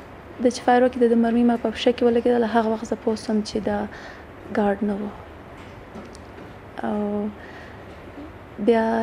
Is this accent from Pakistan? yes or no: yes; Pakistan; moved away as an adult; also born or lived in Badghis, Afghanistan; now in Kabul, Afghanistan; او زه د بادغیس ولایت څخه یم او ژوند مې په پاکستان کې تیر کړی دی.